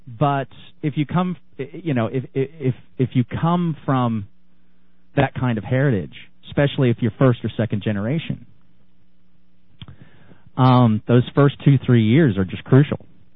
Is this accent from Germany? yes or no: yes; Germany; also born or lived in Los Angeles, United States; now in Australia; You know, I come from Germany via LA to here